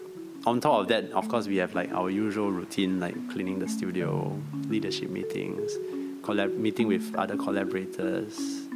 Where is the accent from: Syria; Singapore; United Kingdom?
Singapore; Because usually, like, I'm a Singaporean. So in Singapore, when you finish your O levels, that's like 16, 17.